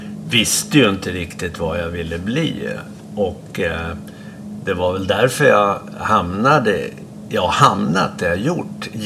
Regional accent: Fagersta, Västmanland County, Sweden; Men jag har bott huvuddelen av min uppväxt i Fagersta.

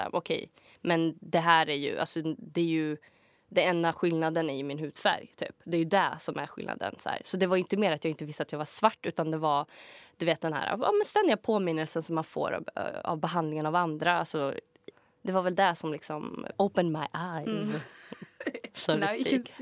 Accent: Skoghall, Värmland, Sweden; born or raised there

